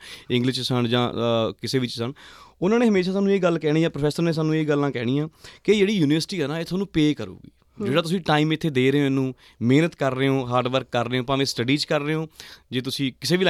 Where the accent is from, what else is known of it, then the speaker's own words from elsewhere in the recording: Talwandi Malik, Punjab, India; ਮੇਰਾ ਪਿਛੋਕੜ ਹੈਗਾ ਜੀ ਡਿਸਟ੍ਰਿਕਟ ਪਟਿਆਲਾ ਤਹਿਸੀਲ ਸਮਾਣਾ ਅਤੇ ਪਿੰਡ ਤਲਵੰਡੀ ਮਲਿਕ ਸੋ ਸਕੂਲਿੰਗ ਪਿੰਡ ਦੇ ਸਕੂਲ ਤੋਂ ਹੋਈ